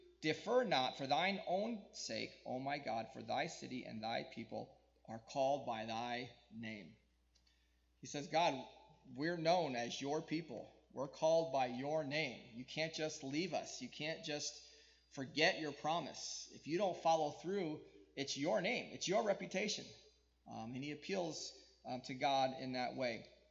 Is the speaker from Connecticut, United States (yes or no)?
yes; Connecticut, United States; I grew up in Connecticut, and there's lots of hills, and you can't see very far.